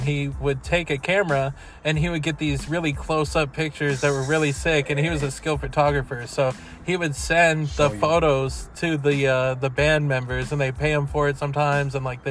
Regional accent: Poway, California, United States; also born or lived in La Jolla; I was born in La Jolla. Spent like a year and a half there. And then I came down to Poway.

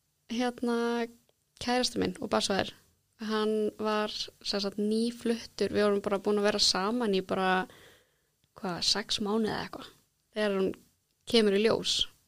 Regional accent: Hafnarfjordur, Capital Region, Iceland; Ég olst upp í Hafnarfirði alla mína tíð búið þar

